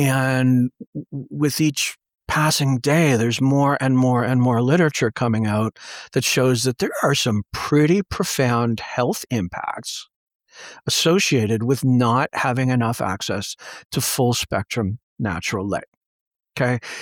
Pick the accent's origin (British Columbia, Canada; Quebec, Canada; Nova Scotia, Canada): Nova Scotia, Canada; born there; also born or lived in Ontario; I was born on Cape Breton Island off the east coast of Nova Scotia and spent most of my adult life in southern Ontario near Toronto, Canada. But I've been fortunate enough to come home for some time now. And I live in a beautiful little river valley called the Marguerite area.